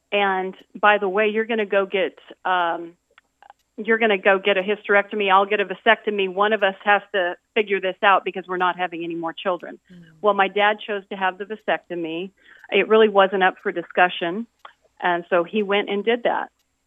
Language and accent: English; San Jose, California, United States; I grew up in San Jose, California. San Jose is now known as Silicon Valley, but it was in the earlier years before it was really Silicon Valley. And I am the youngest of three children.